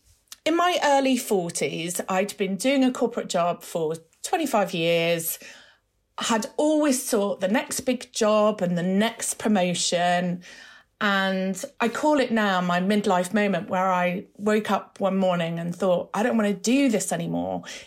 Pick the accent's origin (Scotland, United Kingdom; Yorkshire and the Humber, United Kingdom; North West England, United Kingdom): Yorkshire and the Humber, United Kingdom; I grew up in West Yorkshire in the 1970s.